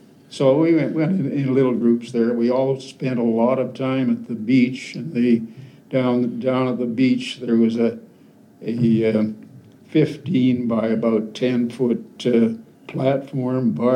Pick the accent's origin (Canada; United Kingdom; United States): Canada; Burnaby, British Columbia; I came in 1941 from Burnaby, and I was 5 years old.